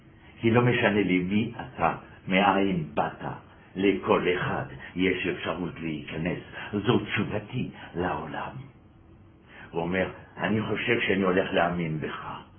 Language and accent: Hebrew; France; Hebrew is a second language; גדלנו בשמאל הקיצוני בצרפת